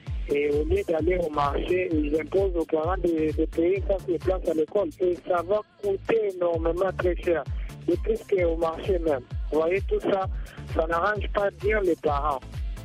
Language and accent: French; DR Congo; comme ici chez nous en RDC